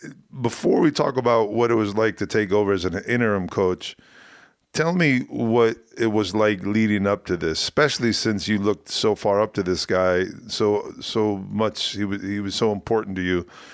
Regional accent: United States; me being an American guy

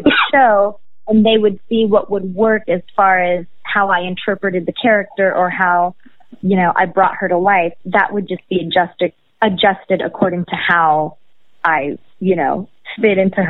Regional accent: Los Angeles, California, United States; So I'm born and raised in California, in Los Angeles. I'm a Angeleno. And basically, I grew up here at the beach every weekend as a kid

